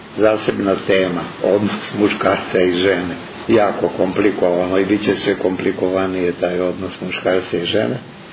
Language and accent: Serbian; Serbia; born there; pa Bog nas je u Srbiji dao da se rodimo. Mi smo se svi rodili u Srbiji, naravno, i među vama ovde.